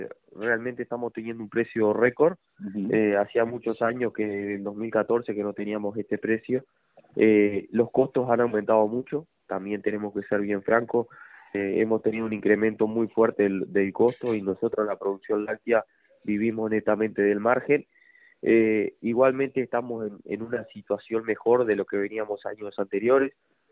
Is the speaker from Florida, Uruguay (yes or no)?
yes; Florida, Uruguay; Yo estoy en la zona sur, soy del departamento de Florida.